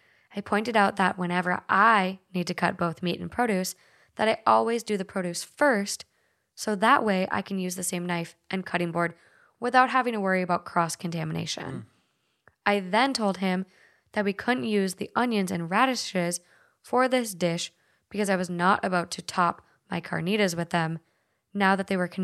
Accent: Minnesota, United States; accent: Minnesota; My Minnesota accent came out there.

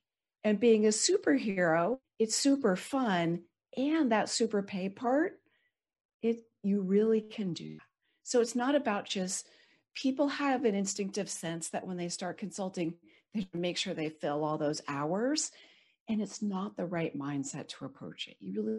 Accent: California, United States; I grew up in Silicon Valley. I'm a Silicon kid

